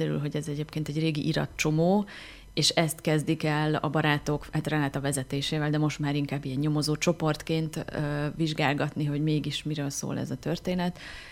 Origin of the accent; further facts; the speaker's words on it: Szekszárd, Tolna, Hungary; moved away as an adult; now in Budapest, Hungary; Szekszárdon nőttem fel, 18 éves koromig éltem itt, aztán egyetemre mentem el Budapestre, és ott is ragadtam